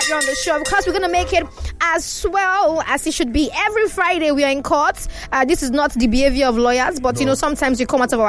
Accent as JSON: {"language": "English", "country": "Nigeria", "said": "Anyway, let me introduce myself. I'm a Nigerian."}